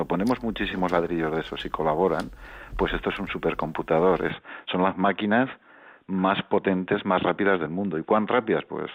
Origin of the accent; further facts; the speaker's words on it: Aragon, Spain; mi tierra, que es Aragón